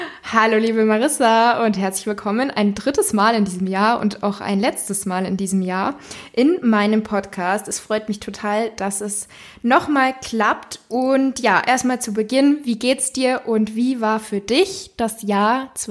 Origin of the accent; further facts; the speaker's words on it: Munich, Bavaria, Germany; denn ich komme ja hier aus München, sie kommt aus Berlin.